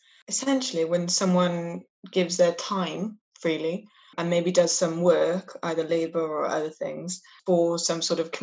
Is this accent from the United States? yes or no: no; Cardiff, Wales, United Kingdom; now in Swansea, United Kingdom; Well, so I'm actually from Cardiff and I came to Swansea to study for my undergraduate degree.